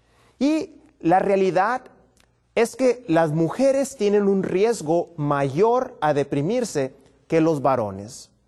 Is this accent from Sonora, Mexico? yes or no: no; Baja California, Mexico; vengo desde Baja California